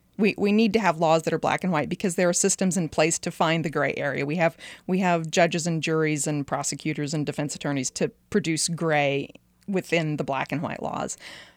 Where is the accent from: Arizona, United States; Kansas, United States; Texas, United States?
Kansas, United States; Hugoton; I grew up in Hugoton, but I spent summers in South Dakota, which was where his ranch was.